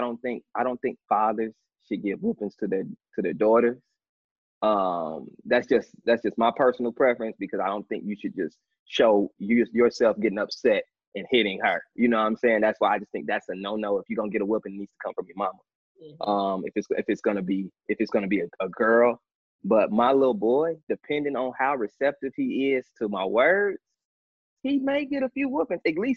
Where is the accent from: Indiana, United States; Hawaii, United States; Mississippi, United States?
Indiana, United States; Gary; I grew up in Gary. That's a whole black city.